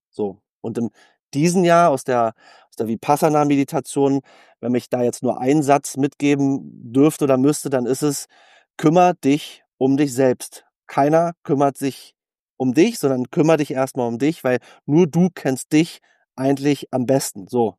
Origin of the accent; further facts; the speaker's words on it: Berlin, Germany; ich bin Berliner, ja, freie Schnauze